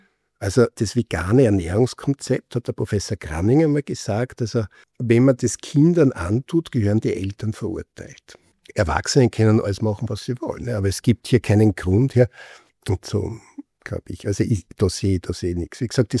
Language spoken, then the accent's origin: German; Lower Austria, Austria; Ja, das gibt es in der Wachau. Ich komme aus der Wachau